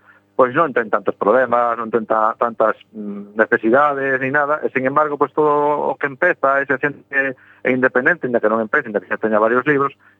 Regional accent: Galicia, Spain; o único que nos move o amor pola nosa terra, por Galicia, porque somos galegos

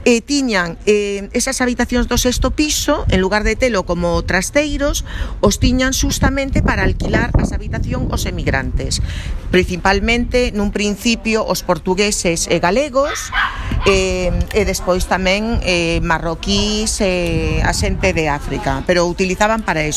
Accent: Mones, Galicia, Spain; De Mones. De Mones, que pertence ao concello de Petín. E Petín, claro, é da zona de Valdeorras.

